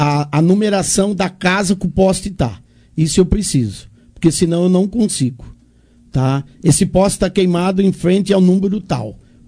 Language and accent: Portuguese; Monte Alto, São Paulo, Brazil; born there; eu sou nascido aqui em Monte Alto.